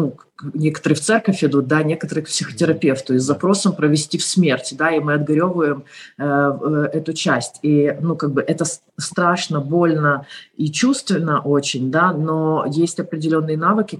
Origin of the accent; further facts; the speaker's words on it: Ukraine; я тоже украинка, я эмоциональная женщина, да, и я болею и болю за всю Украину и за всех бойцов.